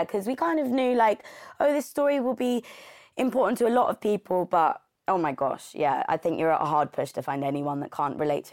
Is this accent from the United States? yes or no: no; London, United Kingdom; So I grew up in Southeast London, and I went to a local dance school.